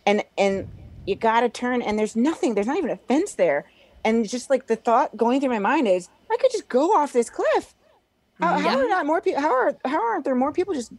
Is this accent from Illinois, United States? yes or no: yes; Springfield, Illinois, United States; I'm from Springfield, Illinois.